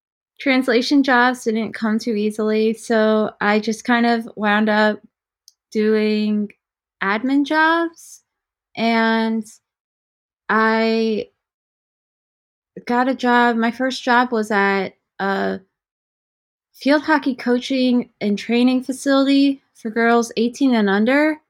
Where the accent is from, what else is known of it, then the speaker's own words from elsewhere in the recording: Philadelphia, Pennsylvania, United States; I'm from Philly, the home of Gritty